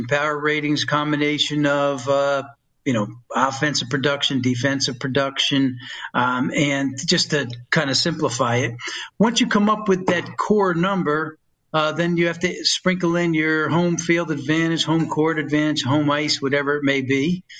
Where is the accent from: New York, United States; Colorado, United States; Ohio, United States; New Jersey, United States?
New York, United States; Poughkeepsie; now in Las Vegas, United States; I'm a New Yorker. I've lived in Las Vegas since 1979. I'm from a town that's north of New York City called Poughkeepsie, New York.